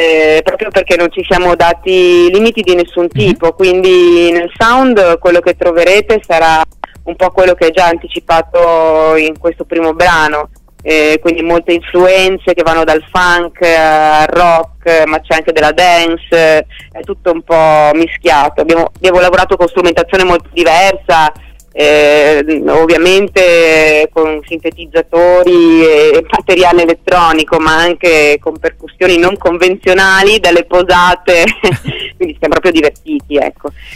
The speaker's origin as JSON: {"language": "Italian", "town": "Treviso", "region": "Veneto", "country": "Italy", "lives_now": "Bologna, Italy", "said": "che sono trevigiana e abito ormai da Bologna da un po' di tempo"}